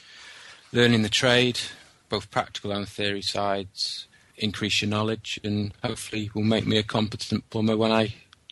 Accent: Chester, North West England, United Kingdom; I'm from Chester. I'm taking the plumbing course.

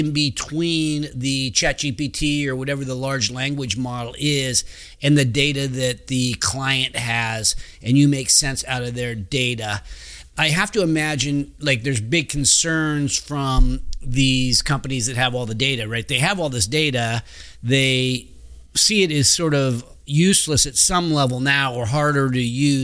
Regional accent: Roseville, California, United States; We're both from Roseville. Did you go to Oakmont High School?

